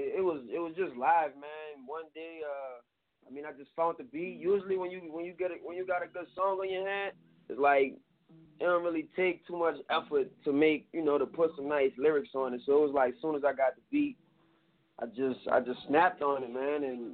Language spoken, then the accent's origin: English; New Orleans, Louisiana, United States; We're from New Orleans, so, you know, we grew up off a lot